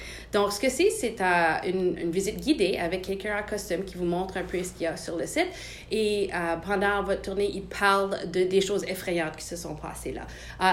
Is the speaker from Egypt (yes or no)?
no; Perkinsfield, Ontario, Canada; je viens ici du coin, je suis de Perkinsfield.